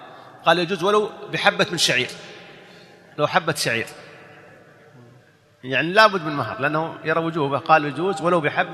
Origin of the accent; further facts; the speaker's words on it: Saudi Arabia; توفي عندنا في السعودية